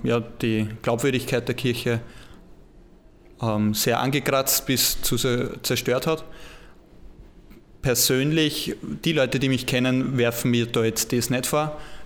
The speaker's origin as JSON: {"language": "German", "town": "Schöngrabern", "region": "Lower Austria", "country": "Austria", "tie": "born or raised there", "said": "Ich bin aus dem Weinviertel, Bezirk Hollerbrunn, Schöngrabern."}